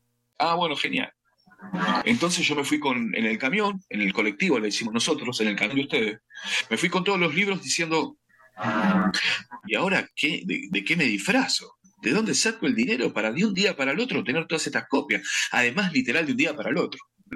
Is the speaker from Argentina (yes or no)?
yes; Argentina; y en mi país cada 10 años quiebra, qué sé yo, explota Argentina.